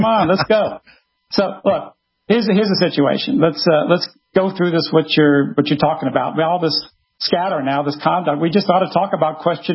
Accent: New Orleans, Louisiana, United States; I'm from New Orleans. I know all about.

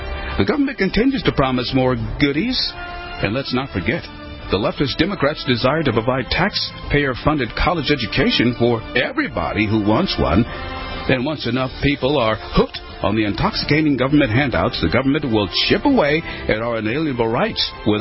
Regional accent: Cleveland, Ohio, United States; When I was growing up in Cleveland, among the many lessons my dad taught me was there is nothing free in this life

